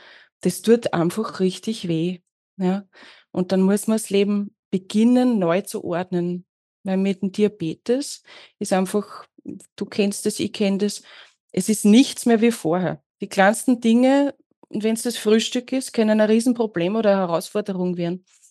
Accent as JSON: {"language": "German", "region": "Lower Austria", "country": "Austria", "tie": "born or raised there", "said": "Ich bin gebürtige Mostviertlerin"}